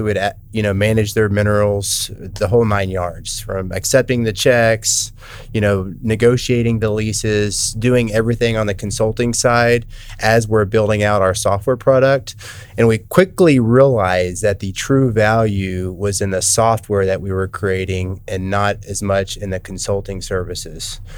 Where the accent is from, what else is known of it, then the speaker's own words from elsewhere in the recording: Midland, Texas, United States; kind of growing up in Midland, Texas, I was exposed to minerals and the oil and gas space.